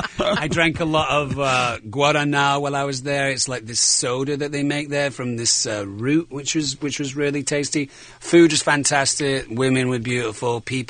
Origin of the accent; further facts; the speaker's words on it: Manchester, North West England, United Kingdom; I'm from Manchester.